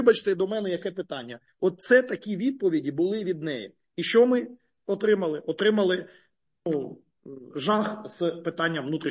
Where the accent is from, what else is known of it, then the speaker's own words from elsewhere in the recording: Luhansk, Luhansk Oblast, Ukraine; Я з Луганська